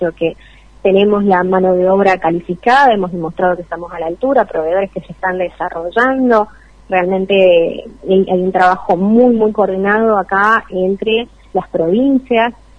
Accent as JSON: {"language": "Spanish", "region": "Catamarca", "country": "Argentina", "said": "yo tengo la experiencia, por supuesto, porque soy de Catamarca y mi corazón está un poquito ahí"}